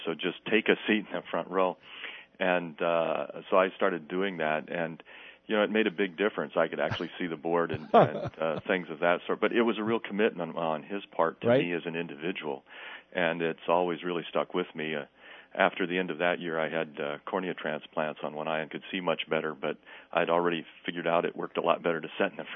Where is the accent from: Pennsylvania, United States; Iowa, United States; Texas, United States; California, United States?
Iowa, United States; Holstein; also born or lived in Estherville; I was born in Estherville. But spent most of my youth in the town of Holstein.